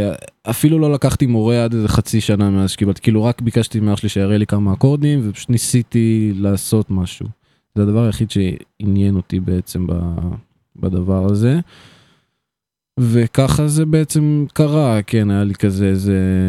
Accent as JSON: {"language": "Hebrew", "town": "Tzur Yitzhak", "region": "Central District", "country": "Israel", "tie": "born or raised there", "also_born_or_lived": "Olesh", "said": "אבא שלי גר באולש, ואמא שלי בצור יצחק. את שנותיי המוקדמות, כאילו, גדלתי בצור יצחק בעצם, אבל אני כבר גר מספיק שנים בשתי המקומות."}